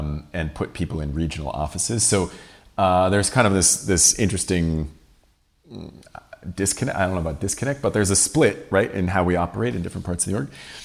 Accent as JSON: {"language": "English", "town": "Toronto", "region": "Ontario", "country": "Canada", "tie": "born or raised there", "said": "I grew up in Toronto."}